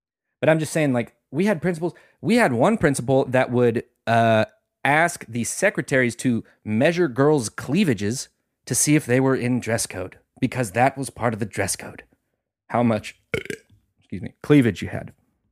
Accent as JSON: {"language": "English", "town": "Springtown", "region": "Texas", "country": "United States", "tie": "born or raised there", "said": "I went back to my hometown's, Springtown's graduation recently, and to watch my cousin graduate"}